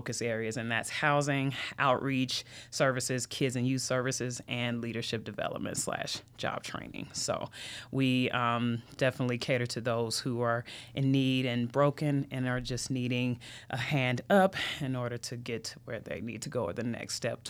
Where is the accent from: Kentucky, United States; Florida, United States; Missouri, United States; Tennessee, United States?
Tennessee, United States; Memphis; of course. I come from Memphis, Tennessee, so I'm a Southern girl at heart, home of the best barbecue and music you'll ever find. I'll always rep the M-Town.